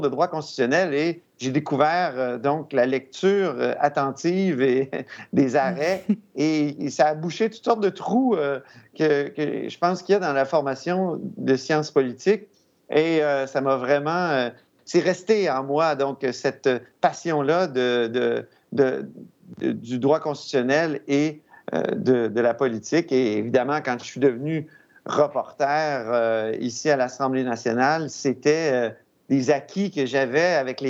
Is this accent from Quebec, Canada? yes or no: yes; Quebec City, Quebec, Canada; born there; devenir correspondant parlementaire ici à Québec, ce qui m'a ramené dans ma ville natale, parce que j'y suis né.